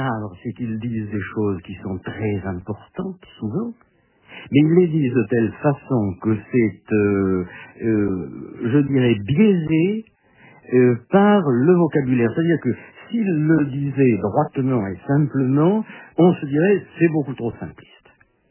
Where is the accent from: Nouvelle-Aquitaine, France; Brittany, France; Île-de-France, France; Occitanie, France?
Nouvelle-Aquitaine, France; Bordeaux; je suis bordelais, que je me suis attaché à Bordeaux, que je n'en ai jamais bougé. Je suis né à Bordeaux et que c'est mon lieu, que je n'ai jamais voulu devenir parisien